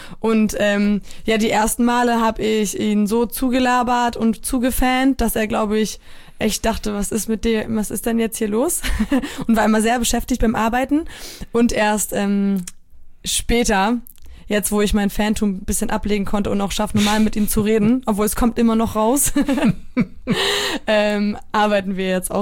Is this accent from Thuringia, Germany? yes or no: no; Flensburg, Schleswig-Holstein, Germany; als Kind bin ich in dem Glauben aufgewachsen, dass er der König von Flensburg ist.